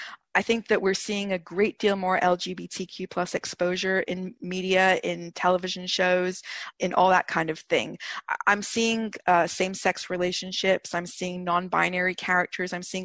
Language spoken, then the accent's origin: English; United Kingdom; but I'm British